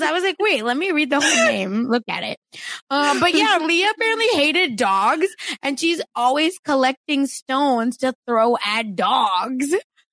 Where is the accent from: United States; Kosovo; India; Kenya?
India; And I'm from India. Like, I understand.